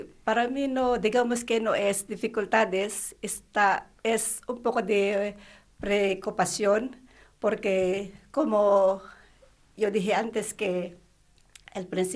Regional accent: Philippines; Spanish is a second language; también soy parte de la iglesia en mi país, en Filipinas, en Tagaytay City.

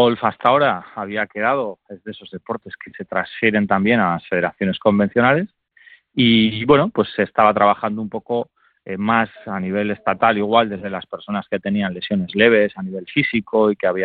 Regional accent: Bilbao, Basque Country, Spain; Pues sí, mira, y como somos muy de Bilbao

